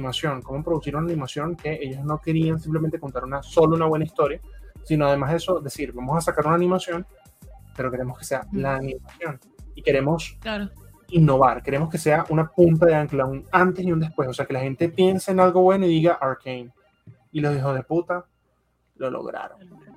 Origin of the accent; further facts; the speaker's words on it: Colombia; Yo vine de Colombia.